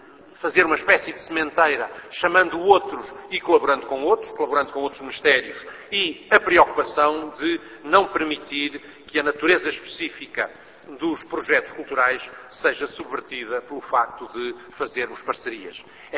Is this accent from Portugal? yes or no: yes; Portugal; enquanto falantes do português e enquanto portugueses falantes do português